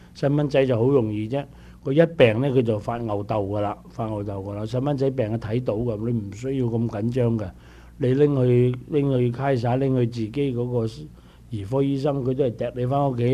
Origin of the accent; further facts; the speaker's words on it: Guangdong, China; 第四咧，我哋廣東人特別多啦。